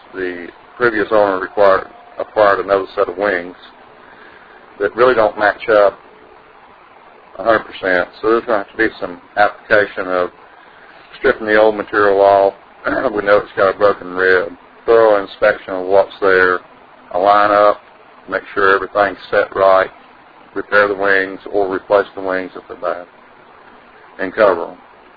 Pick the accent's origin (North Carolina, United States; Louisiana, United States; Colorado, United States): North Carolina, United States; Ocean Isle; I'm from Ocean Isle, Holden Beach area also